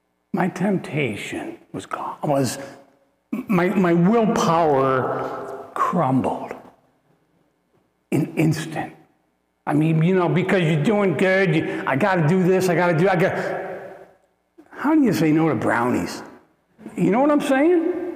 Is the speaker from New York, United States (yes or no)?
yes; Morrisville, New York, United States; So we're from Morrisville, New York. And every 2 weeks, we would go home to visit.